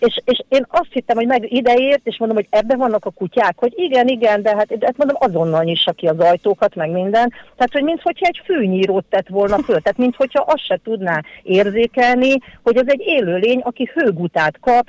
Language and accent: Hungarian; Kaposvár, Somogy, Hungary; Kaposváron születtem, mindig városilány voltam, sőt, emeletes házban éltünk, hozzáteszem, tehát, hogy akkor értse mindenki, hogy 63 éves vagyok.